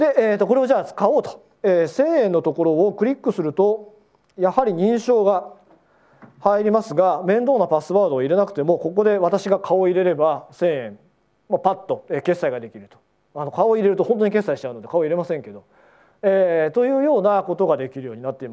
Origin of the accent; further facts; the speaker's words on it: Gifu, Japan; accent: Gifu dialect; ちなみに僕は岐阜弁で、指南をしてますので